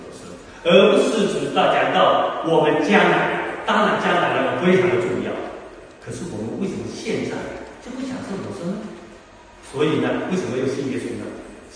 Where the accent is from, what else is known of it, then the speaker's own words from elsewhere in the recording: China; moved away as an adult; now in Australia; 我们都是中国过来的